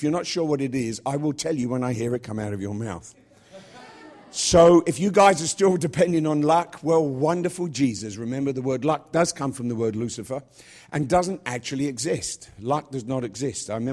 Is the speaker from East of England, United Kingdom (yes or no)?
no; London, United Kingdom; The reason we never met an American, as soon as we told them we're from London, they said, oh, I'm Irish-Italian.